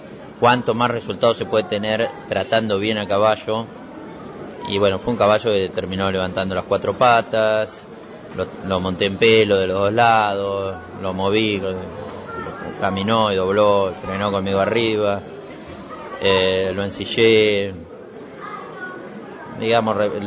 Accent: Ameguino, Buenos Aires Province, Argentina; Sí, soy de Argentina, de Ameguino, provincia de Buenos Aires, que es un pueblo chico.

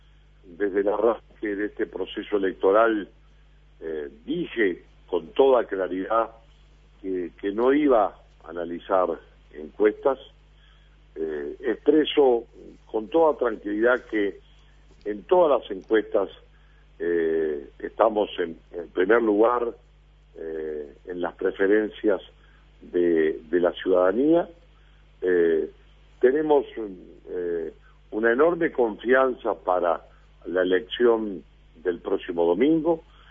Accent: Paysandú, Uruguay; porque es mi pueblo, porque es el lugar donde nací, donde tengo mi gente más amiga, mis cariños profundos. Siento orgullosamente mi condición de sanducero, de hombre del interior

